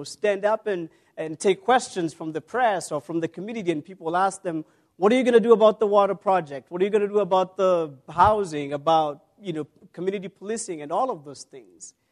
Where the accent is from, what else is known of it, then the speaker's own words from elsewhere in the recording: Kenya; now in United States; I know of two countries of America where I live, but I also know about my home country in Kenya